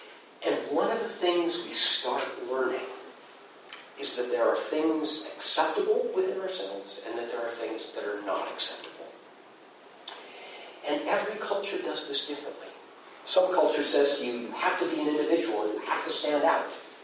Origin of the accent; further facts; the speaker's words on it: Pacific Northwest, United States; because I grew up in the Northwest